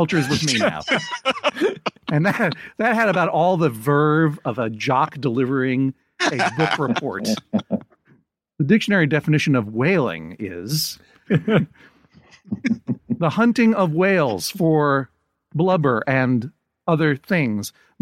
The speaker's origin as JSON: {"language": "English", "region": "Massachusetts", "country": "United States", "said": "I actually don't have any weird regionalisms to pitch you, even though I am from Massachusetts as well."}